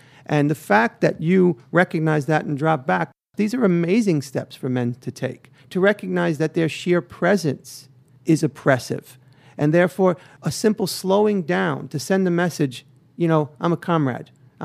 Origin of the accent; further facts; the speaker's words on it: Queens, New York, United States; But I grew up in Queens in a time period where I like to look back now with some sense of nostalgia, pre-internet, pre-cable TV.